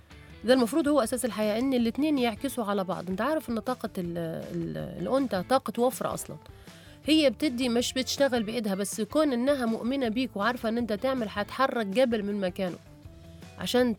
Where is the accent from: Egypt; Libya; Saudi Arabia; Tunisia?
Libya; فبقى انا من ليبيا